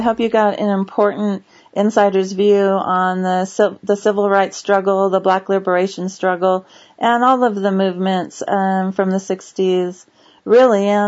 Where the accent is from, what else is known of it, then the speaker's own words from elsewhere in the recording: Asheville, North Carolina, United States; from Asheville, North Carolina